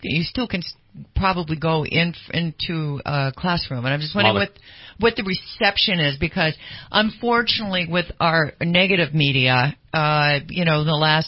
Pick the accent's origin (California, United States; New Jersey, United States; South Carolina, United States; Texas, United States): California, United States; Sacramento; Anyway, that's great stuff because I grew up in Sacramento.